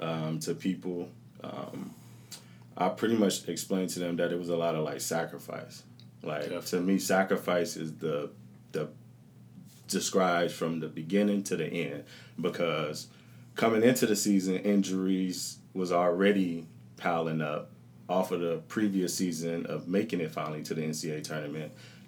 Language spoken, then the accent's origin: English; Las Vegas, Nevada, United States; I mean, I'm from Las Vegas.